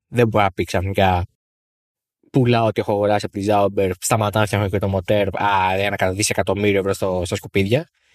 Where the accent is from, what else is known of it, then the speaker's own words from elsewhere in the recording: Epirus, Greece; Εγώ είμαι από την Ήπειρο, έχουμε τέτοια.